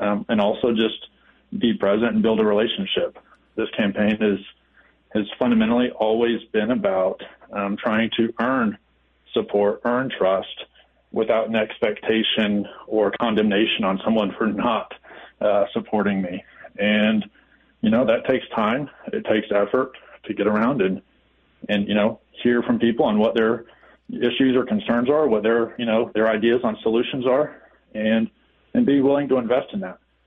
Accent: Arkansas, United States; now in Texas, United States; I grew up in Arkansas and went into the military, and the military sent me to Texas.

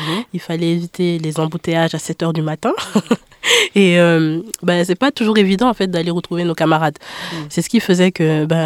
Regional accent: Burkina Faso; now in France; J'ai 18 ans et je viens du Burkina Faso. Et actuellement je suis à Arnaud de Villeneuve, à la faculté de médecine

